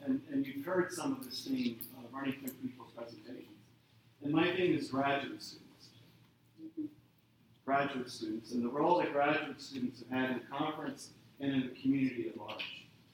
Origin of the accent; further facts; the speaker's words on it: Utah, United States; I grew up in Utah, so being